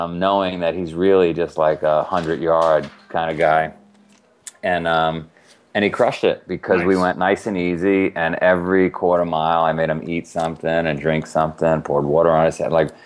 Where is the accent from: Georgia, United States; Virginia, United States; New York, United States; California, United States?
New York, United States; Queens; So I grew up in Queens, and my mom was very ahead of her time with the vegan diet and health food in Queens in the 70s.